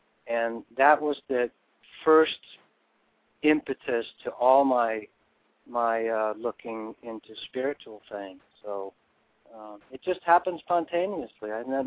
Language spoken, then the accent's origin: English; Sweden; my father was a nuclear physicist, scientist, and we came from Sweden, and it was, you know, it's a very modern society